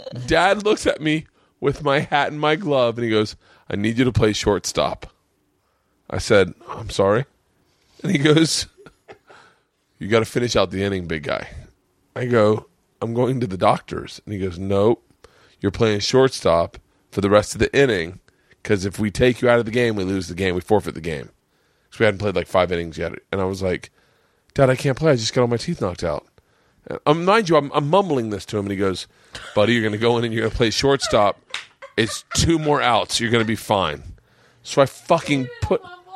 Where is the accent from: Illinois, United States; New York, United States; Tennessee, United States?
New York, United States; Brooklyn; Me and my kids were growing up in Brooklyn.